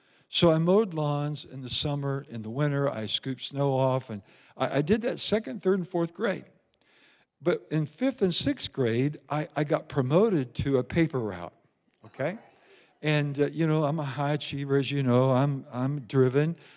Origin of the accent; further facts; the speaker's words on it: Iowa, United States; I grew up in Iowa. It snows up there in the winter. Gets real cold, more than down here, okay?